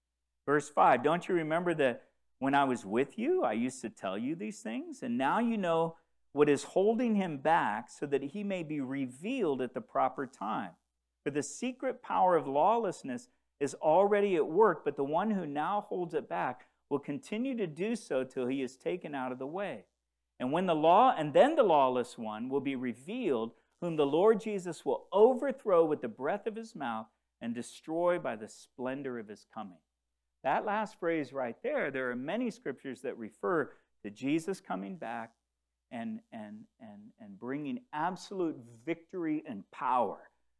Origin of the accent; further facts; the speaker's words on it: DR Congo; Where I grew up in the Congo